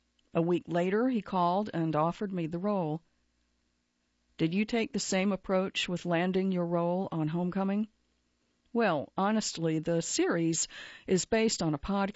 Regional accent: Toronto, Ontario, Canada; I'm from Toronto

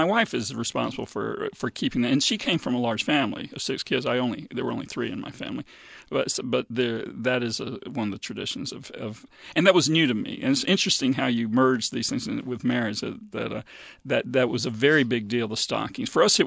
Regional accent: the South, United States; also born or lived in Mississippi / Florida; I grew up around

